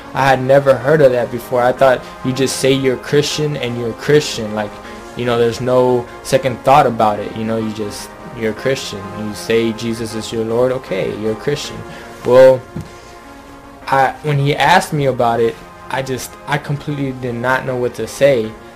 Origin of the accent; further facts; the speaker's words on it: San Antonio, Texas, United States; I'm from San Antonio, Texas, and I'm 21 years old.